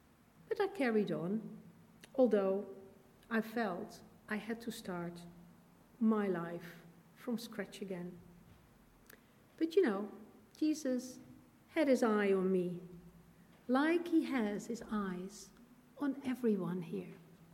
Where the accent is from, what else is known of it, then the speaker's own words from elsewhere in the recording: Netherlands; English is a second language; it was a time after returning to my hometown in the Netherlands, having spent some time living and working abroad.